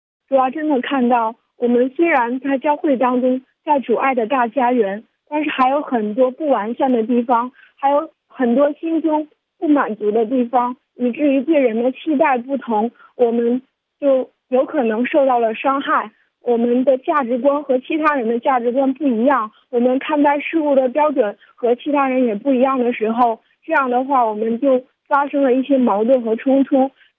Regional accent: Liaoning, China; 我是来自辽宁的

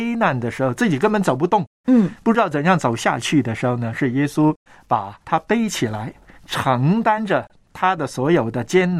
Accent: Guangdong, China; accent: Cantonese; 英语有啦普通话有啦我们广东话也会有哈这首诗歌

